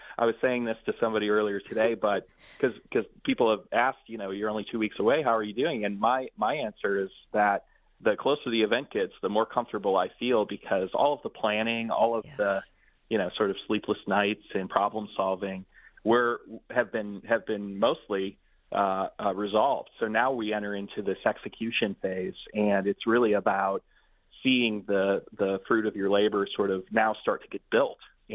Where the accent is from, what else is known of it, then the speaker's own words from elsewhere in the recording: Detroit, Michigan, United States; also born or lived in Washington, D.C. / New York / Moscow; So I'm from Detroit originally, grew up between 7 and 8 Mile and Green Acres, and have sort of traveled to other parts of the world. I lived in D.C. for a while. Spent time in New York, in Moscow, Russia.